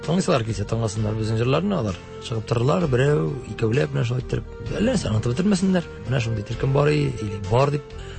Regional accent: Tatarstan, Russia; Урыслар белән аралашканда да мин даже әйтеп куям, әйтәм, из Татарстана, я в татарский включился.

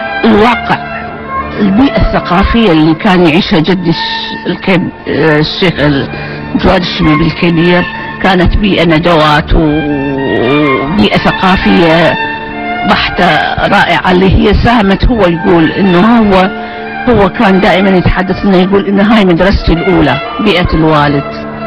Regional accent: Baghdad, Baghdad Governorate, Iraq; born there; احنا من قبيلة بني اسد بالاساس، وولدت في بغداد في منطقة هي قريبة من الجادرية اسمها زوية، اللي هسه بيها جامعة

